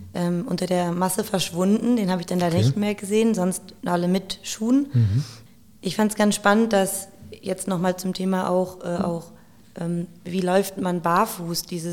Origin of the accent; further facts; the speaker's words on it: Berlin, Germany; vielleicht ist es auch so Berliner Stolz als Berlinerin zu denken, ach, die Straßen sind super.